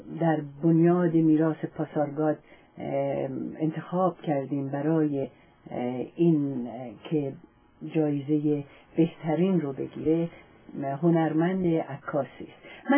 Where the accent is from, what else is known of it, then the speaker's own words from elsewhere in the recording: Iran; من به عنوان یک ایرانی سپاسگزارم از ایشون